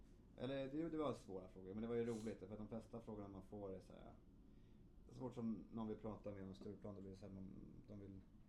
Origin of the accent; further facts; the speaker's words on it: Farsta, Stockholm County, Sweden; det är väldigt irriterande att jag kommer från Farsta